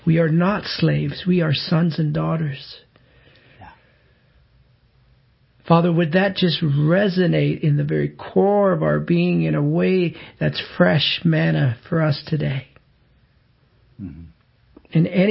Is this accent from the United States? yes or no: no; Canada; Pardon, I'm the Canadian